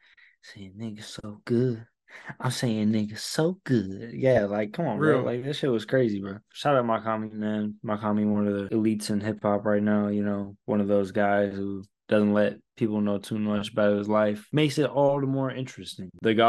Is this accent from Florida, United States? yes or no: no; California, United States; I just, you know, we're from the Bay Area, so we're very accustomed to that kind of music.